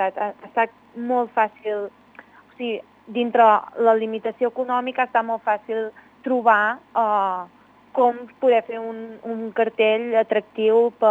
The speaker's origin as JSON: {"language": "Catalan", "town": "Castellfollit de la Roca", "region": "Catalonia", "country": "Spain", "said": "per què no pot ser un referent de les comarques gironines, de la Garrotxa, vull dir, Castellfollit té molt de potencial"}